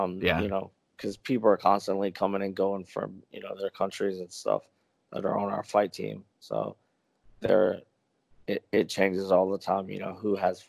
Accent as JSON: {"language": "English", "region": "North Carolina", "country": "United States", "also_born_or_lived": "Atlanta", "moved": "as an adult", "lives_now": "Thailand", "said": "You know, I'm from North Carolina, but I spent most of my time after college before I moved to Thailand in Atlanta."}